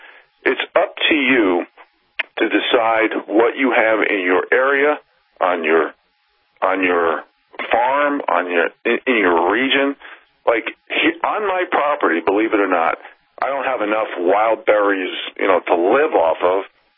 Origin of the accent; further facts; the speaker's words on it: New York City, New York, United States; moved away as an adult; now in Montana, United States; I was born and raised in the metropolitan area of New York City. I was born in Jamaica, Queens. I left there at 26 years old because I wanted to come to Montana and live this lifestyle.